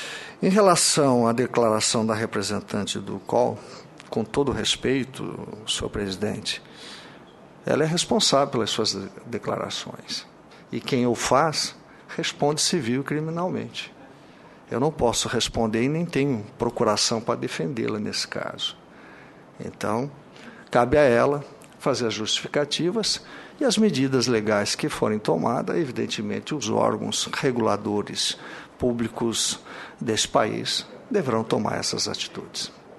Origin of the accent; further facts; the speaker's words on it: São Paulo, Brazil; moro no Paraná, não poderia votar porque sou de São Paulo.